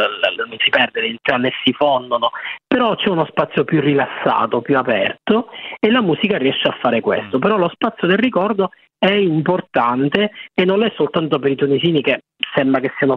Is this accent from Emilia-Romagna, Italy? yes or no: no; Sicily, Italy; come avveniva quando ero piccolo io in Sicilia